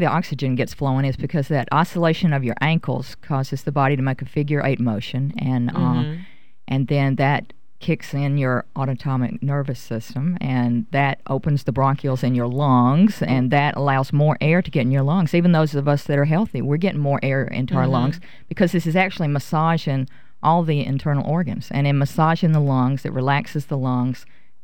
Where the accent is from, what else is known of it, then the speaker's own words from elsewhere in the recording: Mississippi, United States; moved away as an adult; now in New Orleans, United States; I'm from Mississippi originally, I've been here for 30 years, yeah, so I'm from New Orleans.